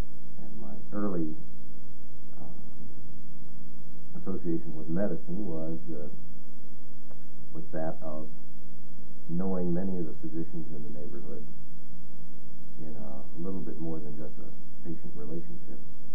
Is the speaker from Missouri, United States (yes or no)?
yes; St. Louis, Missouri, United States; born there; Well, I was born here in St. Louis.